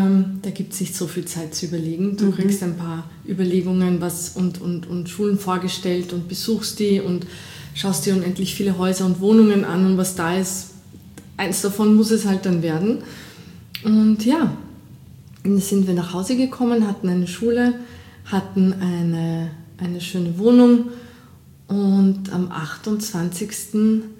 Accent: Salzburg, Austria; Ich bin im Pinzgau aufgewachsen, bin Halbfranzösin.

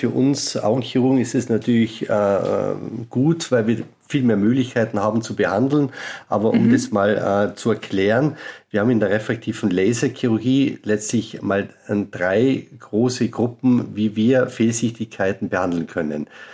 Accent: Austria; Ich war, wie gesagt, lang als Österreicher in Deutschland tätig, in der Augenklinik der LMU München.

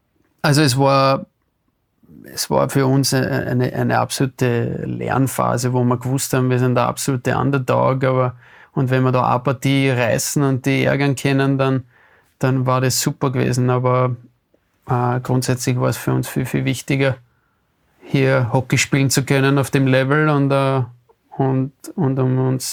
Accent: Vienna, Austria; ich war ja da in Wien aufzuwachsen, das war für mich immer selbstverständlich. Und nachher dann so in ein ländliches Umfeld zu ziehen, wie nach Feldkirch, war natürlich irgendwo ein Kulturschock.

